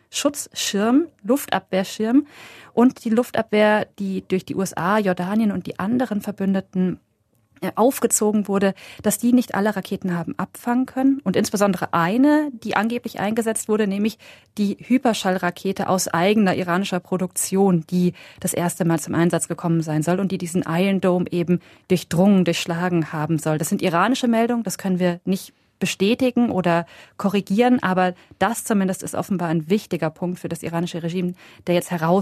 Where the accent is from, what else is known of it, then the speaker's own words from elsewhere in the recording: Iran; können wir uns als Iraner alle vereinigen.